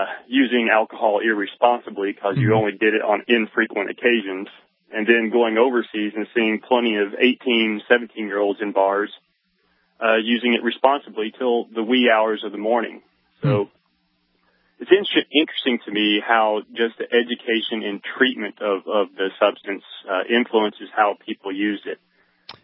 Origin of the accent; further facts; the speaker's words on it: United States; Because in my view, as an American, I am in the armed forces.